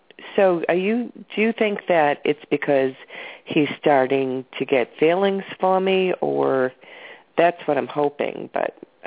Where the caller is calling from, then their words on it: Massachusetts, United States; Massachusetts.